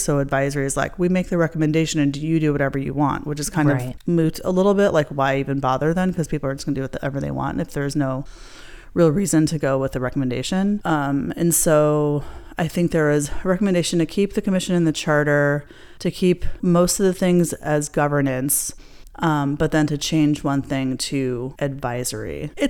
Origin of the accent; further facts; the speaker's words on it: Ireland; I barely know the tune, and I'm Irish also.